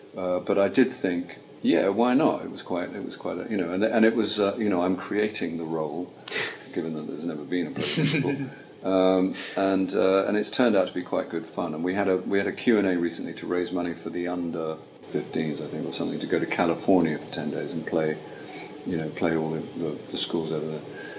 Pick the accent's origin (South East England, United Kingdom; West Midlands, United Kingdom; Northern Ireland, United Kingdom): South East England, United Kingdom; Caterham; But in fact, I grew up in Caterham, which is near Croydon.